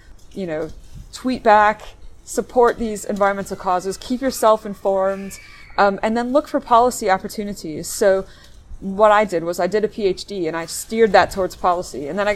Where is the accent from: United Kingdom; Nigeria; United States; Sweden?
United States; Miami, Florida; I love Plymouth. I'm from Miami.